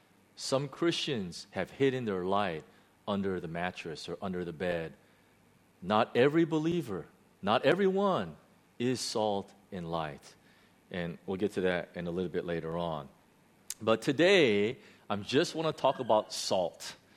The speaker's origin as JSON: {"language": "English", "town": "Chicago", "region": "Illinois", "country": "United States", "tie": "born or raised there", "lives_now": "Hong Kong", "said": "Number 5, I knew this. I grew up in Chicago. I know this very well."}